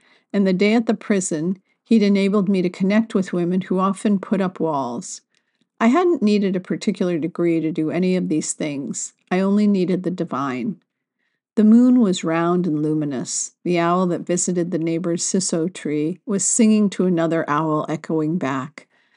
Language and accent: English; West Virginia, United States; I grew up in West Virginia in a large family without much money.